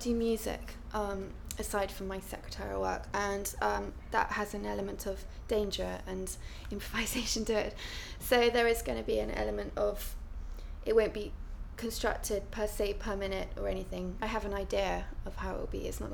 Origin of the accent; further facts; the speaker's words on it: East of England, United Kingdom; now in London, United Kingdom; I'm from London, originally from Suffolk, and my date of birth is 9th of December 1975.